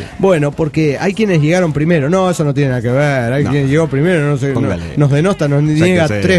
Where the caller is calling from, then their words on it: Montreal, Quebec, Canada; de Montreal, Canadá.